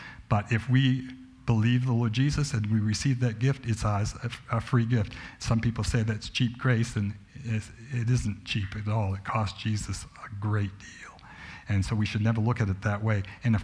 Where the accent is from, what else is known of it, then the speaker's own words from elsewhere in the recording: Dennisville, New Jersey, United States; there was an elderly man in my town when I grew up in Dennisville